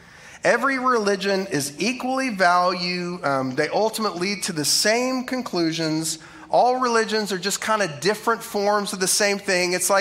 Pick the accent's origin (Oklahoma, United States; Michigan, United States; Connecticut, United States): Oklahoma, United States; I say Baal because I'm from Oklahoma and it's easier, okay?